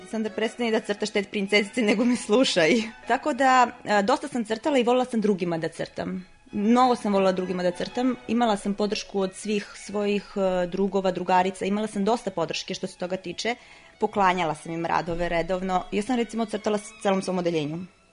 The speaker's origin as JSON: {"language": "Serbian", "town": "Popovac", "region": "Southern and Eastern Serbia", "country": "Serbia", "tie": "born or raised there", "also_born_or_lived": "Niš", "said": "Životna priča je počela u Nišu 1985. godine. Tu sam rođena, živim u Popovcu. U Popovcu se moji doselili 1961. godine iz Zvonca. To je malo mesto pored Zvonačke banje, vrlo lepo. Osnovnu školu sam završila u Popovcu"}